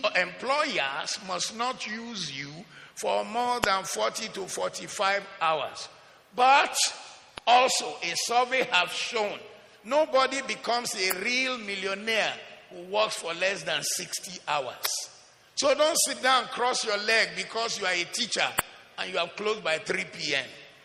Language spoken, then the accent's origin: English; Ode Omu, Osun, Nigeria; you take this building now and carry it somewhere and take it to my hometown in Ode Omu or Osun State